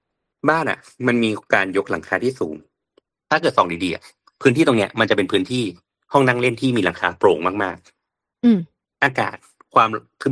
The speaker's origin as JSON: {"language": "Thai", "region": "Northern Thailand", "country": "Thailand", "said": "เพราะว่าเราก็คือมาจากภาคเหนือเนาะมันไม่ได้มีความชื้นประมาณนี้"}